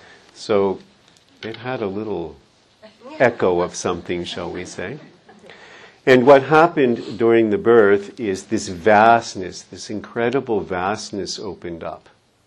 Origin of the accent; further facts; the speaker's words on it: United States; You know, I'm an average guy, I'm American, grew up in an Irish Catholic family.